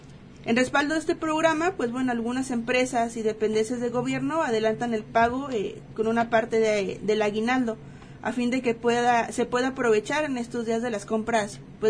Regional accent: Mexico; porque como buenos mexicanos, o la mala costumbre que nos viene arrasando, pues bueno, no tenemos esa cultura de ahorrar.

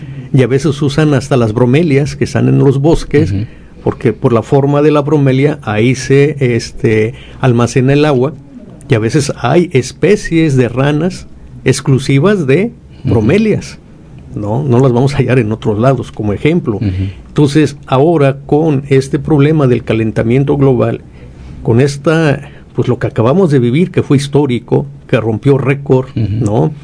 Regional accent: Mexico; de ahí que es mayor la responsabilidad que como mexicanos tenemos, porque tenemos que salvaguardar esas especies que habitan única y exclusivamente en nuestro país.

